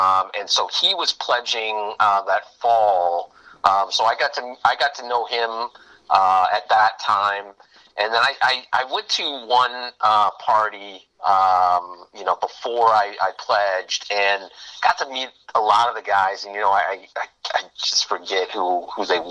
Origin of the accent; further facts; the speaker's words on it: Fort Wayne, Indiana, United States; I was born in Fort Wayne, Indiana.